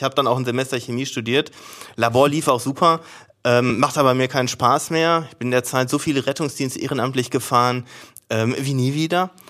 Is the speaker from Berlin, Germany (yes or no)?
no; Dortmund, North Rhine-Westphalia, Germany; 48, also 10 Jahre drüber. Wo komm ich her? Also letztlich bin ich in Dortmunder Osten groß geworden, zur Schule gegangen